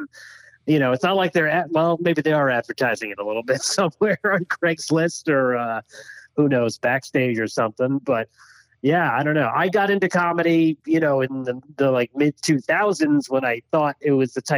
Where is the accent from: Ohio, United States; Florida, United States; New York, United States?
New York, United States; So I'm originally from Long Island.